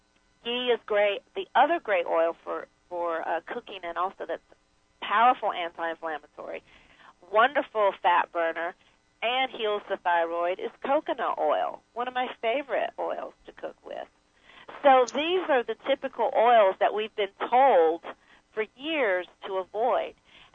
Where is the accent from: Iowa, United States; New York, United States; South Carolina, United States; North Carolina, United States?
North Carolina, United States; I grew up in North Carolina. My dad farmed soybeans.